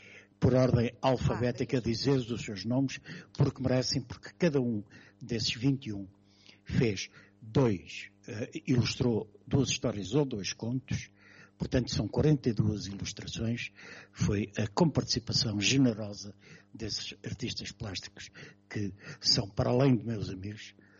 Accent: Coimbra, Portugal; Eu nasci em Coimbra, vivi em Coimbra até ser...

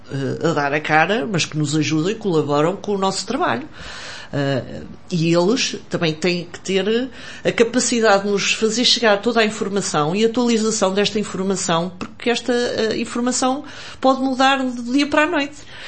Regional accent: Portugal; Eu, como portuguesa

